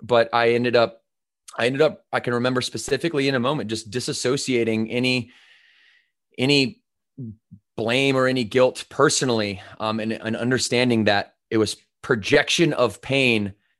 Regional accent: Battle Creek, Michigan, United States; growing up in Battle Creek, Michigan, you know, being on welfare. Like my mom drug me around the United States from the time I was, you know, 4 years old to around 10 years old.

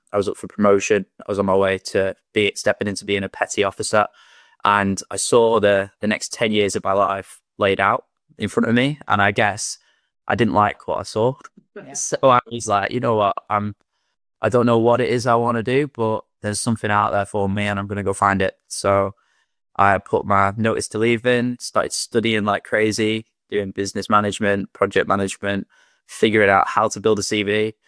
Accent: England, United Kingdom; accent: Northern English; I'm from England, if you can't tell by the Northern accent.

